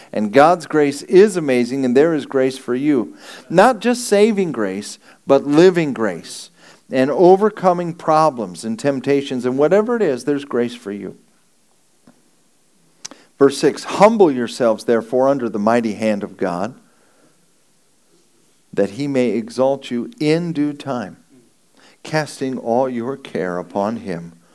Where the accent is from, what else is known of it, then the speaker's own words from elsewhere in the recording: California, United States; born there; I was born in California, and I have a great burden for California.